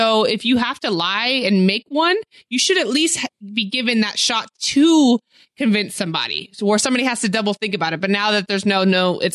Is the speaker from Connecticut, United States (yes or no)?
no; Eastvale, California, United States; Yes, they're still in Eastvale, California. I grew up there and I graduated high school at Roosevelt High School.